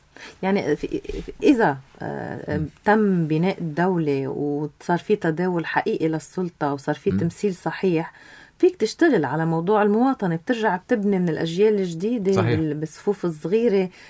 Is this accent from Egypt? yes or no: no; Syria